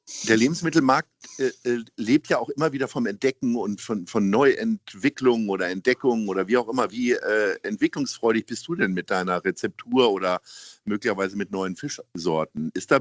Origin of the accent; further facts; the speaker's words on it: Hanover, Lower Saxony, Germany; now in Hamburg, Germany; Ich komme ja selber aus Hannover und da gibt es eine ganz tolle Markthalle